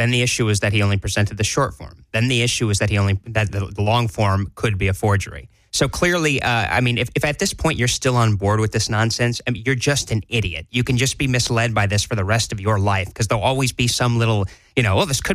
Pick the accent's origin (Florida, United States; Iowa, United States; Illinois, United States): Florida, United States; I mean, I thank God for Arizona, because I'm from Florida and we need somebody to make us look good.